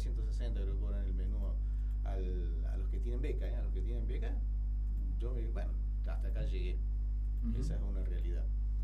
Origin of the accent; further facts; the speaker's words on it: La Carlota, Córdoba, Argentina; Yo cuando me vine a estudiar de La Carlota, venía a dedo